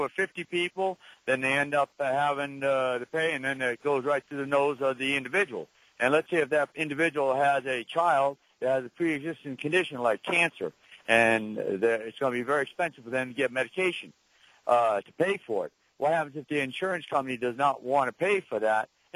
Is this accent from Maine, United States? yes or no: no; Las Cruces, New Mexico, United States; Yes, I'm from Las Cruces, New Mexico.